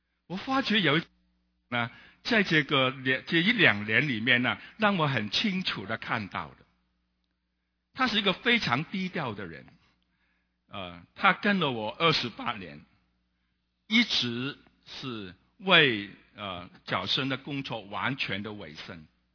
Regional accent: Hong Kong; born there; 我是在香港出生的，香港在是个英统治，曾经是英国统治的社会

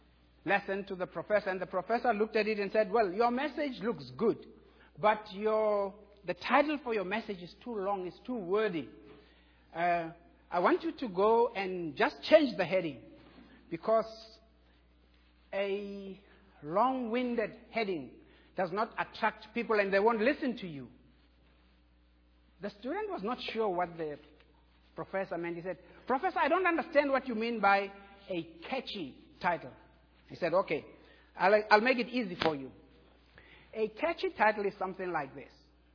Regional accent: South Africa; born there; Even though I was born in South Africa, I was asked to greet you like that.

